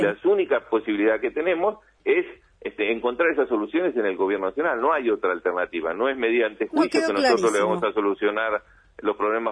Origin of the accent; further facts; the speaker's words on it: Bahía Blanca, Buenos Aires Province, Argentina; yo soy de Bahía Blanca